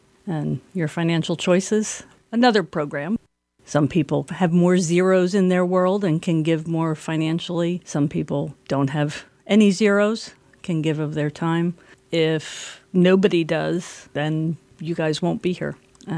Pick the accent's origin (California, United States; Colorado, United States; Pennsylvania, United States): Pennsylvania, United States; Allentown; from Allentown.